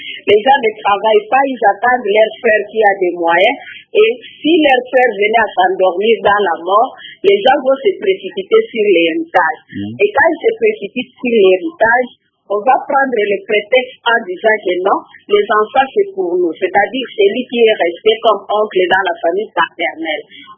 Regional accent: Bandundu, DR Congo; chez nous au Bandundu, dans la sous-région du Kulu

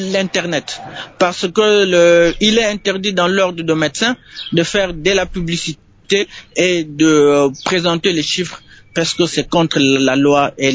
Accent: DR Congo; chez moi, en République démocratique du Congo

